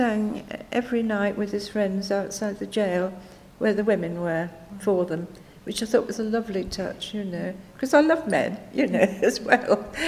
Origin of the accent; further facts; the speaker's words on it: North West England, United Kingdom; I grew up near Manchester, so it was absolutely in our veins when we were at school there.